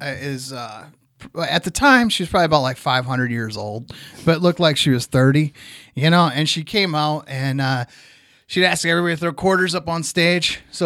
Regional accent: Ohio, United States; And it was funny because we're both from Ohio

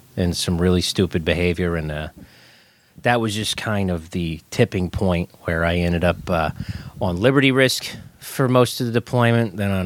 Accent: Massachusetts, United States; I grew up in the North Shore of Massachusetts in Greater Boston.

